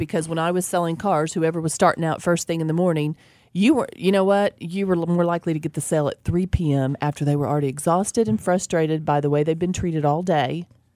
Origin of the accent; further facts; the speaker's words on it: New Jersey, United States; No, I like to be beat up and, you know, I'm from New Jersey.